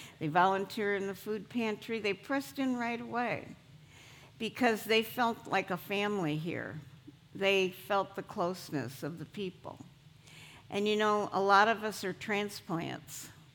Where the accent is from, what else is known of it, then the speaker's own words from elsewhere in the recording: Illinois, United States; You know, I'm from Illinois, and my husband and I have been coming down here for 4 years.